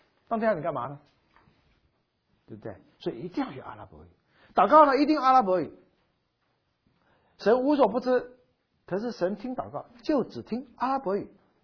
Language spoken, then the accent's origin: Chinese; China; 我们中国人叫阿红，就是相当于